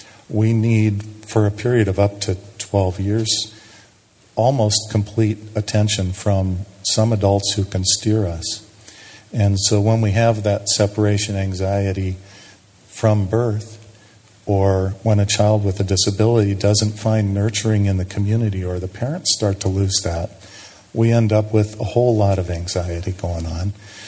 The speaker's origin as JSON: {"language": "English", "town": "Sheboygan", "region": "Wisconsin", "country": "United States", "said": "I'm from Sheboygan."}